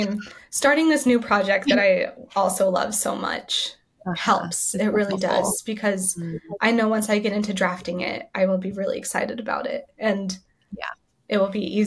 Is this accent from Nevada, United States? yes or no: yes; Nevada, United States; I'm not. I'm from Nevada. I grew up outside Vegas. I graduated from high school, I went to college in Colorado.